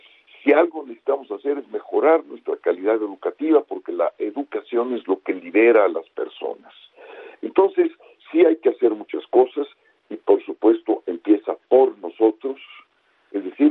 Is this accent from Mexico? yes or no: yes; Mexico; los que habitamos en la Ciudad de México, pues que somos mexicanos